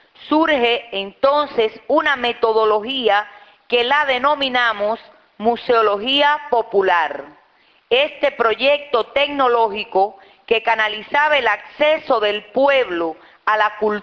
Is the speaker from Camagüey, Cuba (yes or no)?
no; Bayamo, Granma, Cuba; procedemos de Cuba, de la isla de Cuba, que ahí la ven, pero de una zona del oriente cubano. Esa marca que ven ahí es mi provincia, que es la provincia de Granma. Vivimos en la ciudad de Bayamo, una ciudad monumento